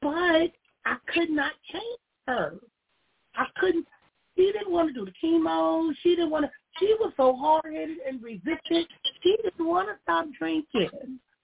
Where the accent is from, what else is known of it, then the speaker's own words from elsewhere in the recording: Compton, California, United States; Growing up in Compton, money and stuff in Compton, but we were ghetto rich.